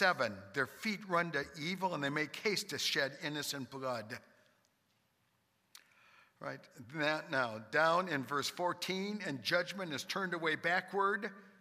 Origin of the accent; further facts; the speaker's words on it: Minnesota, United States; born there; also born or lived in Wisconsin; everywhere I travel as an evangelist, and I say, you know, that I was born in Minnesota, I lived in Wisconsin, they say, oh, you must be a Packer fan.